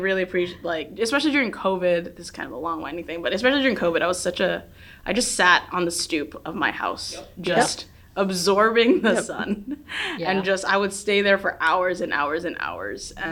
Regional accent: California, United States; now in Lansing, United States; but I'm from Southern California and I am a self-proclaimed pretentious person with certain things.

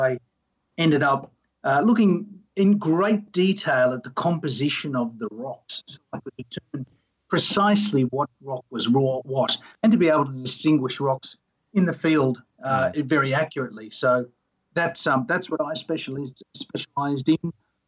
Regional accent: Australia; I may have been being an Australian, but yeah.

